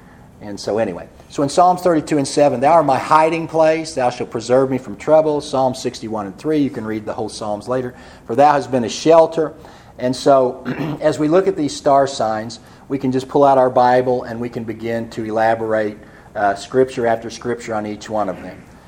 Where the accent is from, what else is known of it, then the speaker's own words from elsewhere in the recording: United States; born there; Look, I'm just glad I was born in America, and I'm glad my parents were Christians.